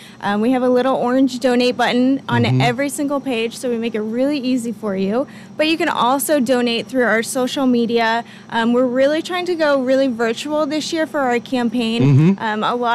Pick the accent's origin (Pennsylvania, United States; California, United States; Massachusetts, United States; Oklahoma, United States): Oklahoma, United States; Bartlesville; Well, I was born and raised here in Bartlesville, so I am a native Bartlesville citizen, I guess.